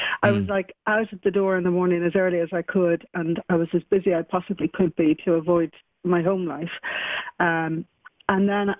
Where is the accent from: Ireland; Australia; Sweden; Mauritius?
Ireland; Dublin, Leinster; I grew up in the Phoenix Park, so I guess I was lucky. We live in a lodge there